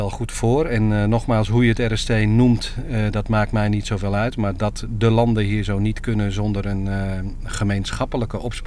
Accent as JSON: {"language": "Dutch", "country": "Netherlands", "said": "Ik ben hier gekomen als politieman en niet als Hollander."}